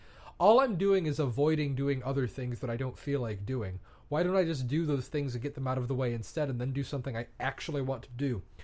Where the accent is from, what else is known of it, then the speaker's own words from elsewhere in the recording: Michigan, United States; We're from Michigan. I think that's a reasonable thing to reveal about ourselves.